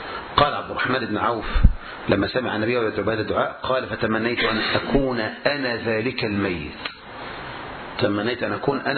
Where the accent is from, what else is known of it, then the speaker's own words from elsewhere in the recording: Egypt; لكن عندنا في مصر والبلاد الأخرى، يأتون ببعض الناس يؤجرونهم فيقرون حول المقبرة